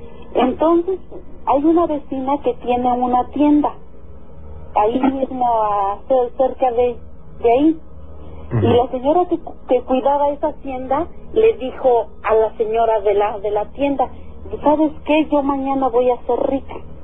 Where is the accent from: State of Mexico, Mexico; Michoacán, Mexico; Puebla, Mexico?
State of Mexico, Mexico; lo que pasa es que donde yo soy de Loro, del Estado de México.